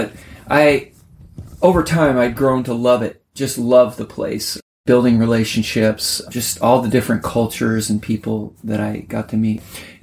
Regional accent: Mill Valley, California, United States; Was in a home group in Marin County, Corte Madera, a city over from where I grew up in Mill Valley.

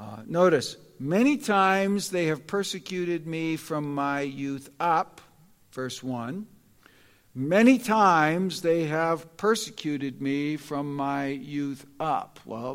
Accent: United States; as one American and as an experiencer of what Americans experience

